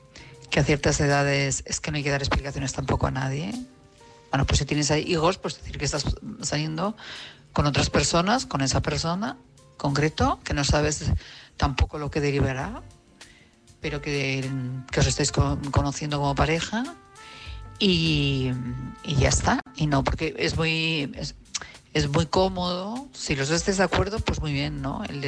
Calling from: Madrid, Community of Madrid, Spain; de Madrid.

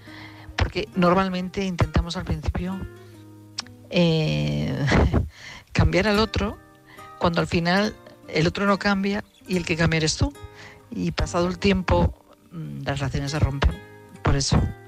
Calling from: Madrid, Community of Madrid, Spain; de Madrid

